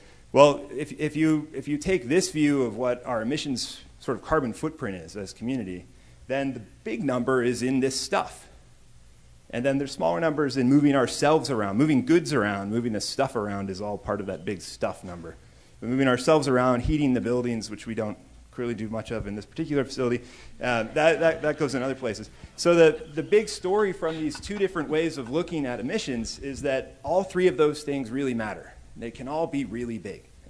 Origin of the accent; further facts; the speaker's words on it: Oakland, California, United States; I'm from Oakland, and this is Oakland. We're right across the bay from San Francisco.